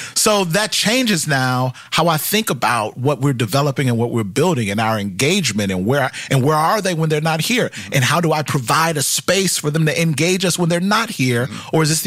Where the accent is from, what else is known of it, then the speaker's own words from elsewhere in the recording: the South, United States; I grew up in the South, so it was like every Sunday just come.